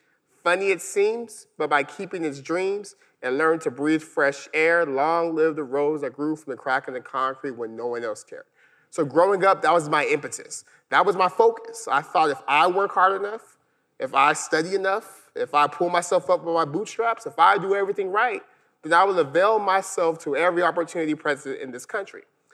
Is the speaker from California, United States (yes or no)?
yes; Stockton, California, United States; I think growing up in Stockton, California, a lot of those attitudes really motivated me.